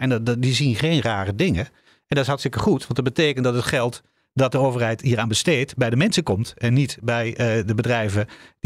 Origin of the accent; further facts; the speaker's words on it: Netherlands; Een beetje conservatief zijn wij als Nederlanders.